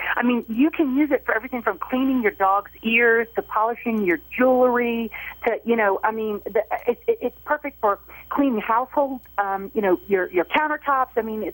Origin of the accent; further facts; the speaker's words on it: New York, United States; because I'm actually getting ready for spring break as a New Yorker